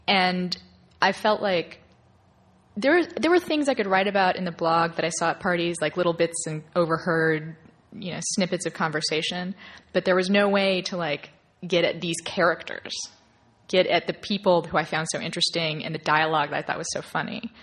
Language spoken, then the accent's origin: English; Lincoln, Nebraska, United States; also born or lived in Austin, United States; I grew up in Lincoln, and also my father has started to refer to it as the Nebraska myth, because I also grew up in Texas, and it's very important to him, should he hear this, that I mentioned that I spent part of my childhood in Austin.